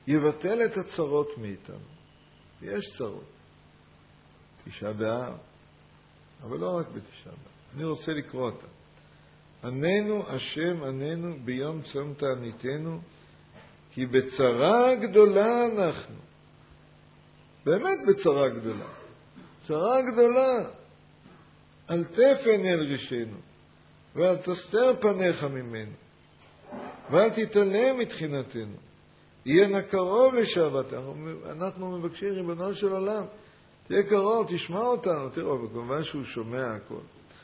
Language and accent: Hebrew; Jerusalem, Jerusalem District, Israel; לנו, אנחנו הירושלמים, נדמה לנו, נולדנו כאן, חיינו כאן. זה פשיטה.